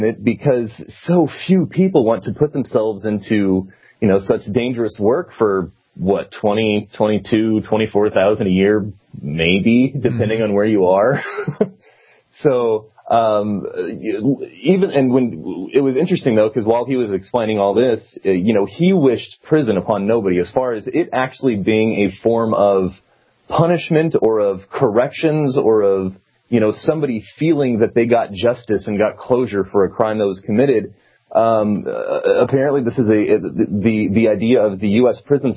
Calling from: Ohio, United States; I'm up in Ohio.

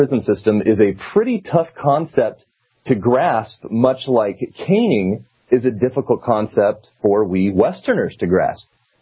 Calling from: Ohio, United States; I'm up in Ohio.

